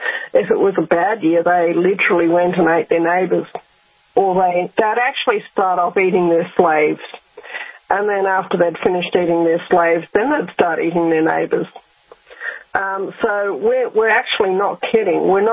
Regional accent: Rotorua, Bay of Plenty, New Zealand; I grew up in Rotorua, which used to be inhabited by a cannibal tribe.

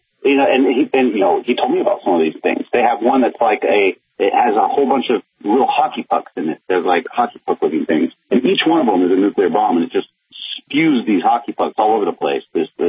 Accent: Thailand; I wanted to say that although … from Thailand, I'm probably going to be … from Argentina pretty soon

